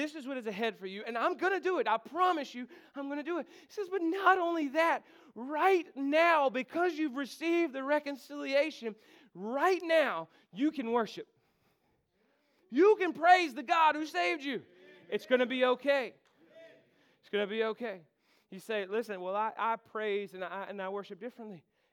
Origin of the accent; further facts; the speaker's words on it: United States; I'm from Warren County, man. It works down there. Or up there, actually.